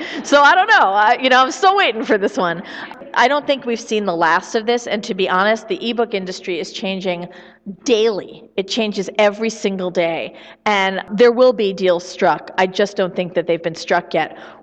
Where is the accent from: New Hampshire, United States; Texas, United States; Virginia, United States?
New Hampshire, United States; So I told you I'm from New Hampshire. I am going to get back to your question. But I told you I'm from New Hampshire, right?